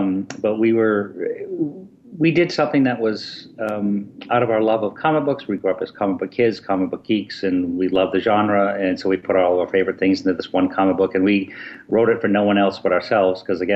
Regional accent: Portland, Maine, United States; And yeah, I grew up in Portland, Maine. I used to cook lobsters in Algonquin, Maine as my summer job.

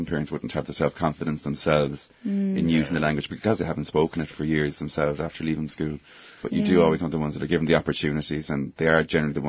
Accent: Galway, Connacht, Ireland; like we're from Galway in the west of Ireland, and there is very strong Gaelic areas in Galway.

